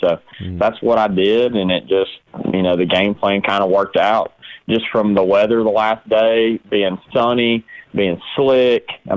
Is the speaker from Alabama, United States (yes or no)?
yes; Alabama, United States; I mean, I'm a guy from Alabama.